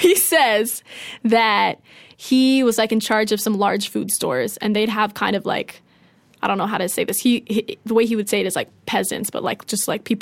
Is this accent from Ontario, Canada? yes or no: yes; Toronto, Ontario, Canada; Yes, I'm from Canada. I was born in Canada.